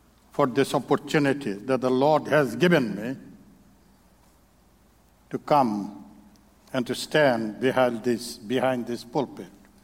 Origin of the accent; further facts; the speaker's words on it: Bangladesh; English is a second language; So I learned a little bit English, but still I have my own accent. So when any foreigners that come to Bangladesh, such as Bill Berry or other missionaries that went to Bangladesh, and we enjoy when the first time they speak in Bengali language.